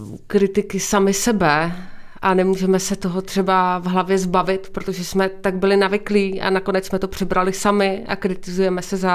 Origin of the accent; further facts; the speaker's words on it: Prague, Czechia; třicátník, městský typ člověka nebo ženy. Narodila jsem se v Praze, vyrůstám v Praze